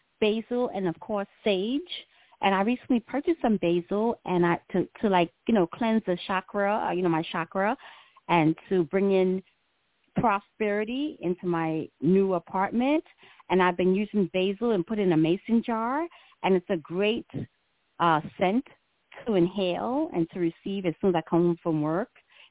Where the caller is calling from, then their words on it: New York, United States; Hi, everyone. I'm from New York, New York.